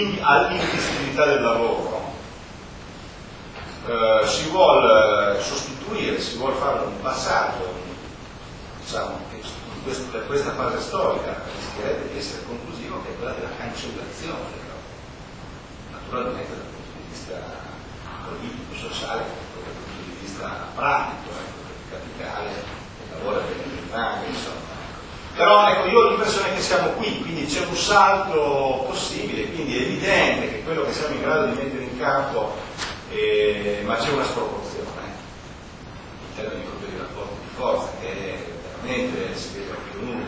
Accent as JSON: {"language": "Italian", "town": "Ivrea", "region": "Piedmont", "country": "Italy", "said": "io sono di Ivrea, quindi conosco le vie, la città"}